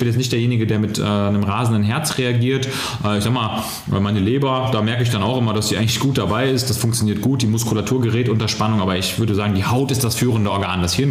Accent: Mönchengladbach, North Rhine-Westphalia, Germany; Ich habe wirklich einen Großteil meiner Jugend in den Ferien, also wirklich in den Ferien konzentriert auf dem Abi, so nannte der sich damals, deshalb habe ich dann auch Abi gemacht später, Abenteuerspielplatz in Bonnenbroich, Mönchengladbach-Bonnenbroich verbracht.

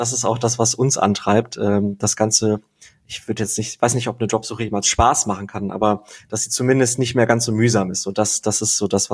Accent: Germany; so als Deutscher kennt man natürlich die großen öffentlichen Unis

